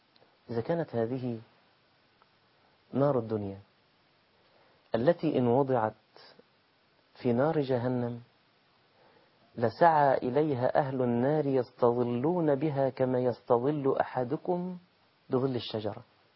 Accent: Egypt; also born or lived in Taif, Saudi Arabia; باللغة بتاعتنا كمصريين

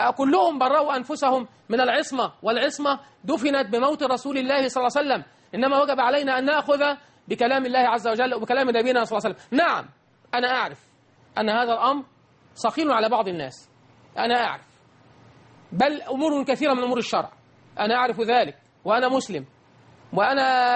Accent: Suez, Suez Governorate, Egypt; انا اذكر وانا طفل صغير في الستينيات رايت امي رحمها الله تعالى ونساء بلدنا في السويس يغطين وجوههن اذا خرجنا

